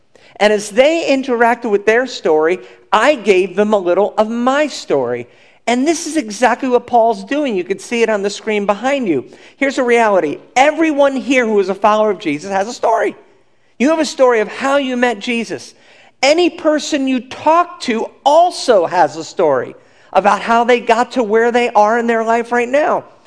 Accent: South Huntington, New York, United States; And she said, "Well, I was raised in South Huntington." I said, "You were, so was I."

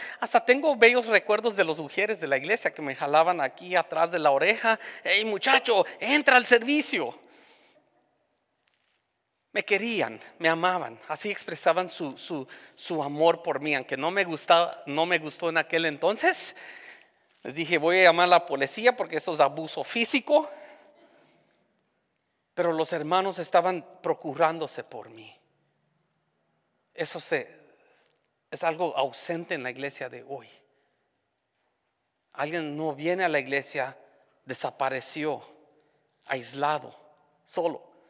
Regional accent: California, United States; Especialmente que soy de California, yo necesito sol.

